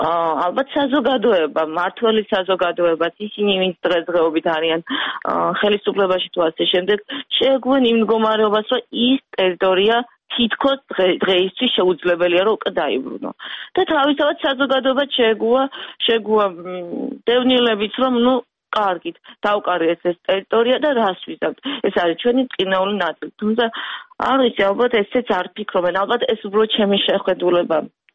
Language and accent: Georgian; Gagra, Abkhazia, Georgia; born there